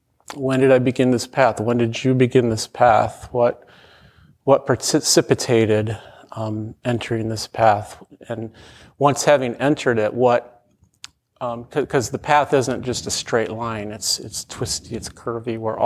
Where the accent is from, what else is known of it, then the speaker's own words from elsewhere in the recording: Michigan, United States; born there; I was born in Southwest Michigan in a rural town to very young parents.